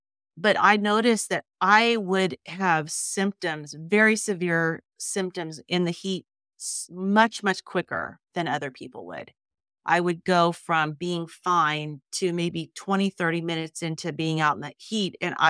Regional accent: California, United States; moved away as an adult; now in Washington, United States; spent most of my life in California. So pretty much born and raised in California. 10 years ago, when I was 45, moved up to Washington State.

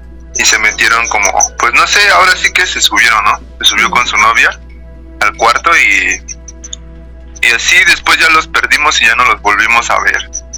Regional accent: Mexico City, Mexico; Sí, soy de aquí, de la Ciudad de México, de Reforma

